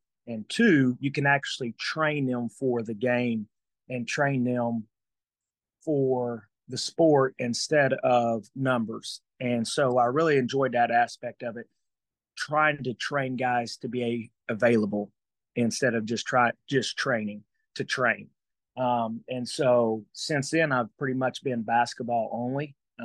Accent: Oklahoma, United States; growing up in Oklahoma, you knew Tulsa basketball. Even me being from the west side of the state, Tulsa basketball has always had a great tradition and history.

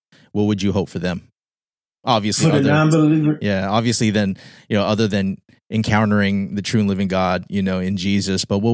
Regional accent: Guam; born there; You know, and I'm also, you add to the mix, I was born on Guam. So, I mean, am I Filipino? Am I Pacific Islander?

